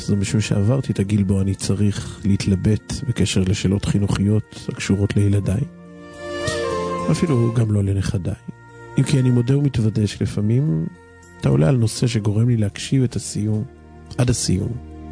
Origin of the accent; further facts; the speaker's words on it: Kiryat Gat, Southern District, Israel; מקריית גת